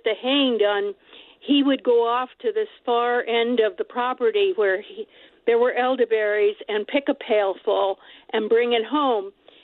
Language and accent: English; New York, United States; now in Kennebunk, United States; I grew up in the Hudson Valley near on the opposite side of the Hudson from Saratoga Springs on a farm that had been in the family since the 1700s.